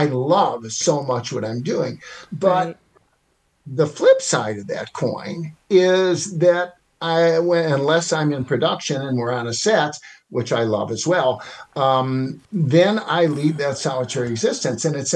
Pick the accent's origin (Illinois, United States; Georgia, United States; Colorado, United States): Illinois, United States; Chicago; Well, you know, I grew up on the South Side, tough streets, 47th and Ellis going to school.